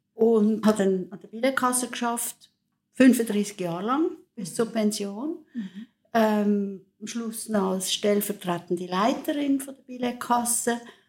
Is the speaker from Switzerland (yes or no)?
yes; Zurich, Switzerland; moved away as an adult; now in Basel, Switzerland; seit vielen, vielen Jahren in Basel. Ich bin auch Baslerin geworden. Aber ich bin eigentlich geboren und bis ich 20 war in Zürich aufgewachsen.